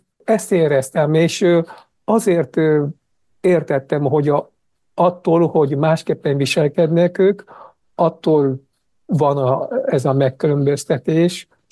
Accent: Japan; Hungarian is a second language; miután megtudták, hogy én japán vagyok, nagyon kedvesek voltak.

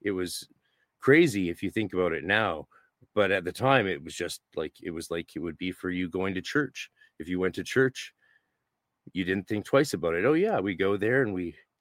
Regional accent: Steveston, British Columbia, Canada; I grew up in a Hindu cultural context as a white boy growing up in Steveston, British Columbia, which was a small Japanese fishing village just outside of Vancouver.

